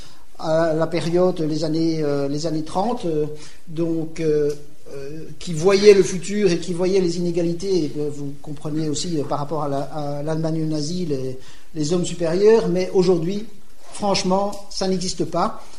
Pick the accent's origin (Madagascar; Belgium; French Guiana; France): Belgium; puisque je viens de Belgique